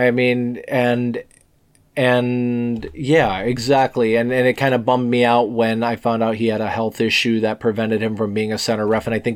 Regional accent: Buffalo, New York, United States; Growing up in Buffalo, basically, you know, there were, you know, cities that were within a 8-hour drive were like New York, Boston, Montreal, Pittsburgh, Columbus, Cleveland, Cincinnati, Chicago, DC, Baltimore, Philly, Boston

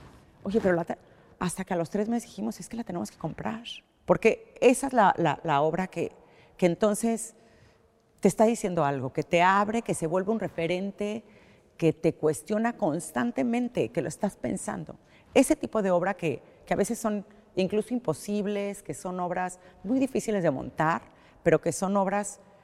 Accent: Mexico; accent: Mexican; yo soy mexicana, como bien se me nota en mi acento, pero vivíamos en Estados Unidos en ese momento

